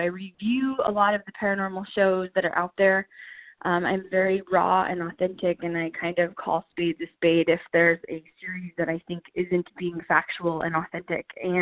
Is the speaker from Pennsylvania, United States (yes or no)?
no; Colorado, United States; now in Las Vegas, United States; I'm from Colorado. I'm a Colorado native, so I grew up there. I actually moved to Vegas about 3 years ago.